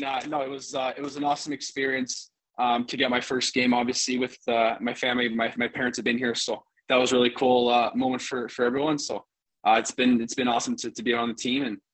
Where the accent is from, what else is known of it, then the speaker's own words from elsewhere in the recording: Toronto, Ontario, Canada; And from my family, obviously we're from Toronto, so we've seen we've been to a few Leaf games when I was younger